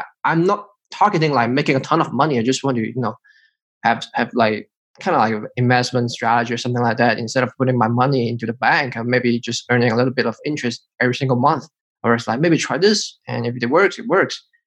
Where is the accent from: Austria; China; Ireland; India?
China; English is a second language; now in United States; We grew up in China and we went to the States in 2009. So a couple of days before is our 10 years anniversary in the United States.